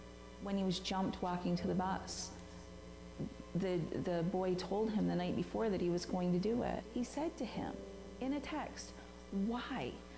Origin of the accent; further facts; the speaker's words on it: Lafargeville, New York, United States; I'm from Lafargeville, New York.